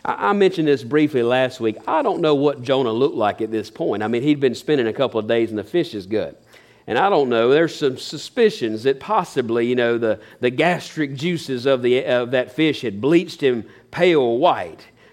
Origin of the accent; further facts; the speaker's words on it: Epsom, North Carolina, United States; It'd be like those of us who say we're from Henderson. Well, we're really from Epsom. But if you said Epsom, nobody knows where Epsom's at, right?